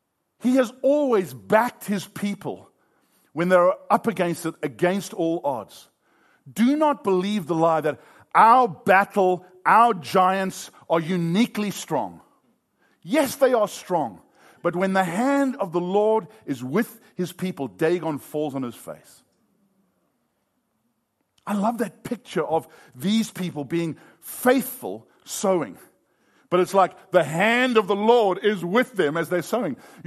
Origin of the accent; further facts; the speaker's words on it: South Africa; now in California, United States; You know, we arrived in California almost 20 years ago and we came from South Africa.